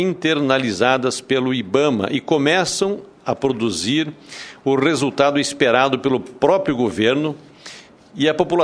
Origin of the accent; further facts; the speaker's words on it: Rondônia, Brazil; principalmente lá no meu estado de Rondônia